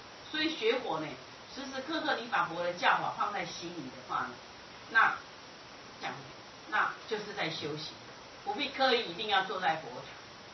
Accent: Taiwan; 我想我们台湾人很快就会成为一个国际化的话

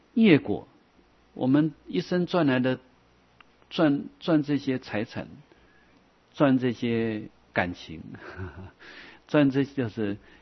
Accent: Taiwan; 我常常问那些好来我们台湾学中文的国外学生

